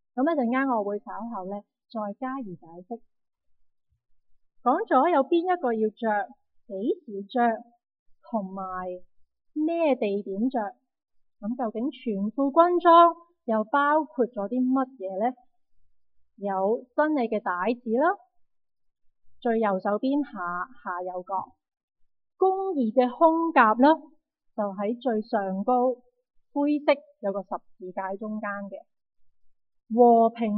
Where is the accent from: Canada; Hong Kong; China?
Canada; 好简单，如果我去将我哋加拿大人嘅冰棍球 hockey 嗰个嘅制服一打出嚟